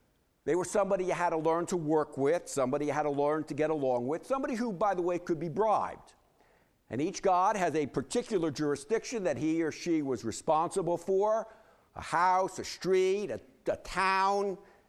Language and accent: English; Baltimore, Maryland, United States; I'm from Baltimore, so we all feel very comfortable with that, with Baltimore row houses.